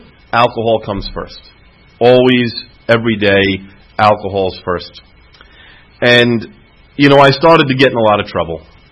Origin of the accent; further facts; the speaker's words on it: New York, United States; You know, the guys that I looked up to where I grew up in New York, they basically had 3 things that I liked about them.